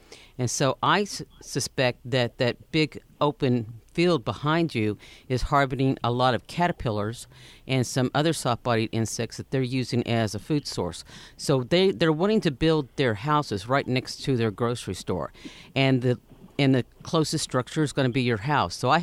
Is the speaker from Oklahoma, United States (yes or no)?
no; Wichita Falls, Texas, United States; because I grew up in the Wichita Falls area. And yeah, it's a lot of open ground, a lot of open grounds, low vegetation for sure.